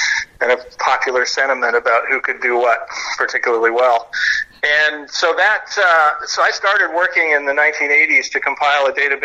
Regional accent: Toronto, Ontario, Canada; I'm from Toronto

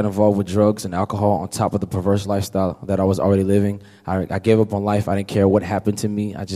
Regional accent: Kentucky, United States; I'm 22 years old. I'm from Kentucky.

